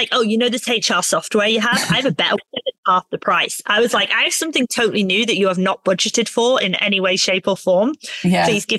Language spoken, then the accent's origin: English; Darlington, North East England, United Kingdom; because I have friends in my hometown of Darlington